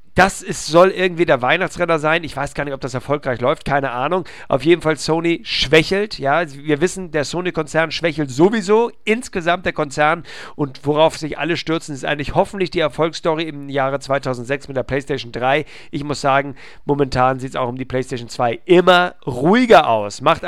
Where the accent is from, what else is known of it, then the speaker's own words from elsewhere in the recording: Hamburg, Germany; Ich lebe in einer nicht so ganz kleinen Stadt, nämlich in Hamburg.